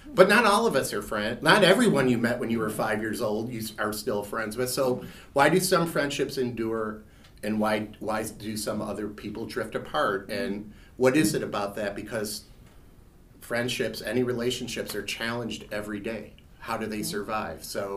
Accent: Illinois, United States; one of the things where I grew up outside of Chicago, I learned a lot about LA from different things

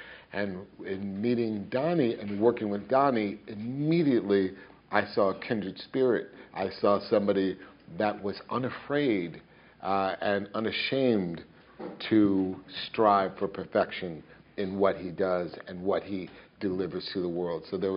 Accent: New York City, New York, United States; Maybe because I was raised in New York City, which is this melting pot

